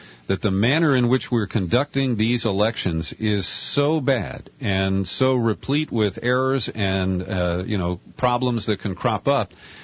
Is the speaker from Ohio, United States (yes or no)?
yes; Cincinnati, Ohio, United States; we just got an interesting email report from my hometown of Cincinnati, Ohio.